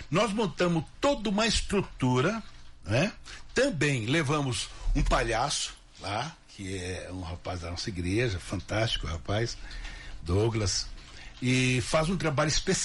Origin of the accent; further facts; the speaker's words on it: São Paulo, Brazil; E lá em São Paulo, eu sou paulistano, nasci na capital